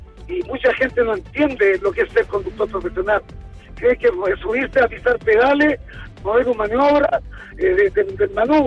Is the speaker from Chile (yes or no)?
yes; Cauquenes, Maule, Chile; yo soy de Cauquenes, el día viernes mañana me voy, o sea, más ratito me voy a mi casita a estar con mi familia